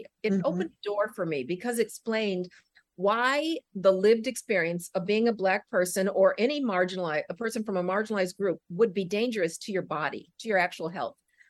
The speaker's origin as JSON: {"language": "English", "town": "Denver", "region": "Colorado", "country": "United States", "tie": "born or raised there", "said": "I thought about this, like I grew up in Denver, the Mile High City."}